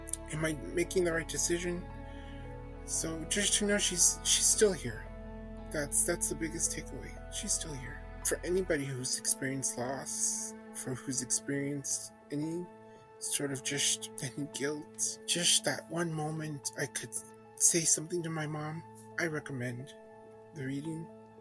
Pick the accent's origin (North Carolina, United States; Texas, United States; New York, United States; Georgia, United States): Texas, United States; El Paso; I'm from El Paso, Texas.